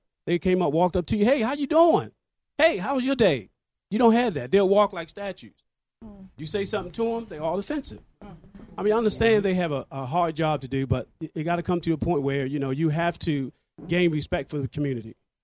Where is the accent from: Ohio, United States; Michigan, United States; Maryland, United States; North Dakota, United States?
Maryland, United States; Baltimore; I've been born and raised in Baltimore. Matter of fact, about 10 blocks from here.